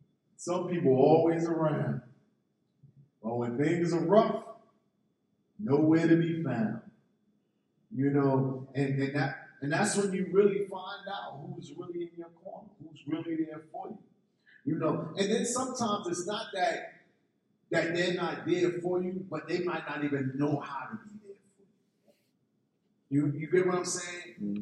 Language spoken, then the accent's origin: English; New York, United States; You know, I'm not from Delaware. I'm not from Maryland. No, I'm from New York.